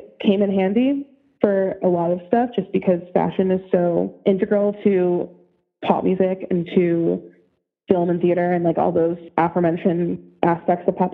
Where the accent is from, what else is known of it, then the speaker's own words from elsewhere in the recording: Illinois, United States; Like, I grew up in the Chicago suburbs, so it was just like, you know, me and my mom were really close.